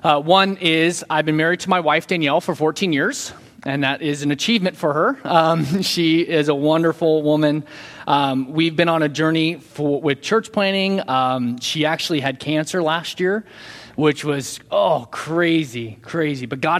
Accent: California, United States; I realized that's what the Californians, I grew up in California, we always called it the EV Free.

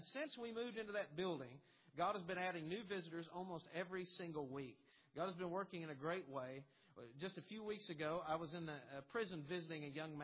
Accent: Newport, Tennessee, United States; I was born and raised in Newport, Tennessee, which is about an hour east of Knoxville, Tennessee.

